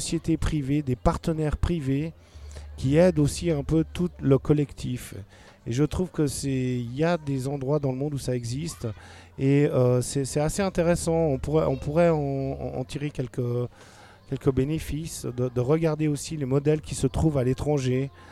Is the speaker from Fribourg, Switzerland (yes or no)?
no; Geneva, Switzerland; Moi, je suis de Genève. J'ai toujours vécu à Genève. J'ai grandi à Genève.